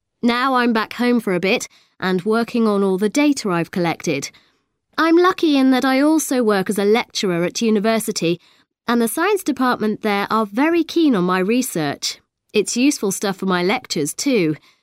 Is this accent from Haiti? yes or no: no; Australia; also born or lived in New Zealand; I was born in New Zealand, although my parents came from Germany, as you can probably guess from my name. But I grew up in Australia, where I had a lovely life. Our house was right by the ocean.